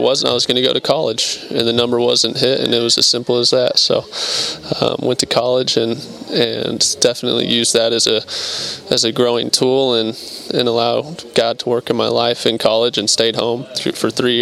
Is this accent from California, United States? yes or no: yes; Anaheim, California, United States; So I grew up in Anaheim and then went to Fullerton High School and then Cal State Fullerton.